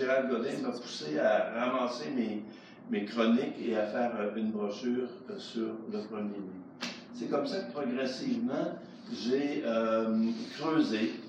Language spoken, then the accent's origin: French; Verdun, Quebec, Canada; born there; J'ai connu très jeune les quartiers ouvriers, je suis né à Verdun